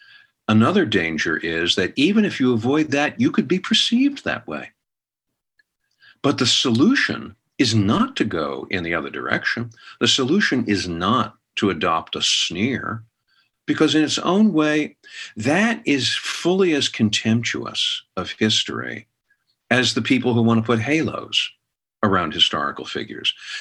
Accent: Pennsylvania, United States; because I'm a Yankee from Yankee land. All right, I'm a Pennsylvania boy.

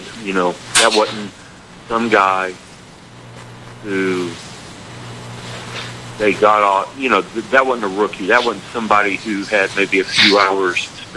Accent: Dallas, Texas, United States; I grew up in Dallas.

